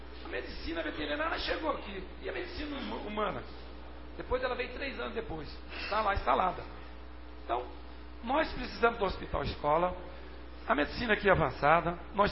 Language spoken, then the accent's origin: Portuguese; Anápolis, Goiás, Brazil; eu sou a pessoa que eu nasci em Anápolis e fiquei uma temporada fora da minha cidade. E voltei para a minha cidade de origem.